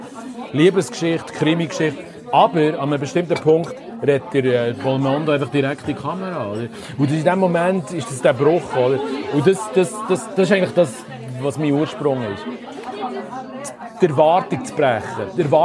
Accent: Switzerland; ich bin Schweizer und wir stehen dazu und darum schreibe ich jetzt Schweizerdeutsch.

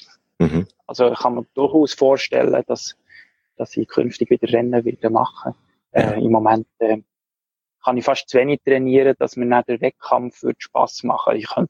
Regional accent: Bern, Switzerland; accent: Bernese; now in Zurich, Switzerland; Ja, ich bin ursprünglich von Bern, was man hört vom Dialekt her, obwohl ich jetzt schon 10 Jahre in Zürich wohne.

